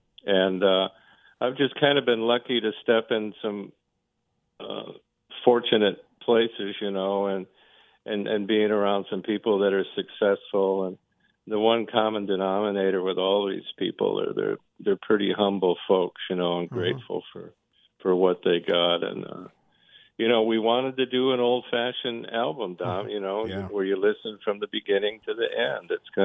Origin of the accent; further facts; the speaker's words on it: Minnesota, United States; I'm originally from Minnesota, among other places, but that's where I kind of cut my chops playing live music and playing in the bars and rock and roll and country.